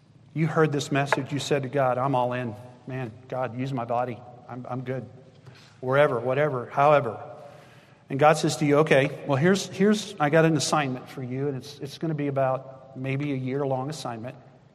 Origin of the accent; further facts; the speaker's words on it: Texas, United States; I grew up in South Texas, and the highest thing in South Texas is the overpass where I grew up on Highway 85.